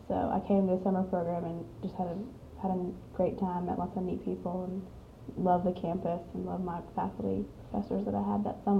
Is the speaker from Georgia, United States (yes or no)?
yes; Atlanta, Georgia, United States; Oh, I'm from Atlanta, Georgia.